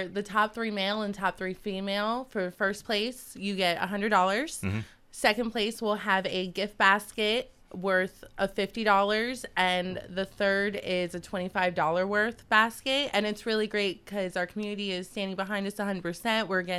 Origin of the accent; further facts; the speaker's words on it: Delaware, United States; I'm from Delaware.